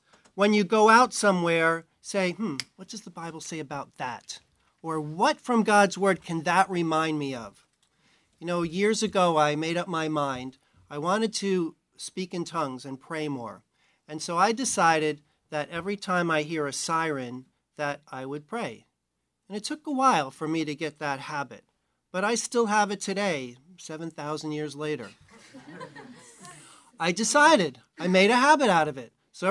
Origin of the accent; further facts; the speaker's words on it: New York, United States; Now I'm from New York.